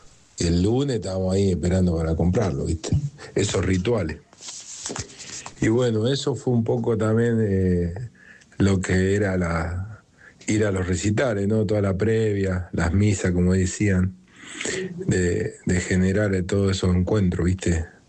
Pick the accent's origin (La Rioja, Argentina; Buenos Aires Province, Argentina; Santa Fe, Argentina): Buenos Aires Province, Argentina; La Plata; Que lo escuchamos desde que tenemos uso de razón, porque somos de La Plata.